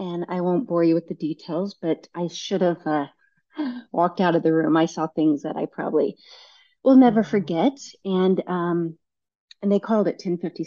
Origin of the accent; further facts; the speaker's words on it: Arizona, United States; also born or lived in Seattle; I was born and raised in Arizona and moved to Seattle to go to college after my mom died